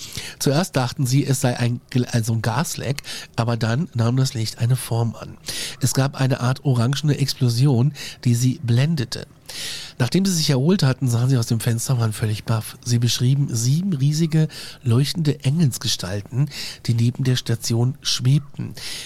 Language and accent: German; Eschhofen, Hesse, Germany; Ich komme tatsächlich aus der Ecke, aus der Patrick nämlich kommt, nämlich aus Eschhofen.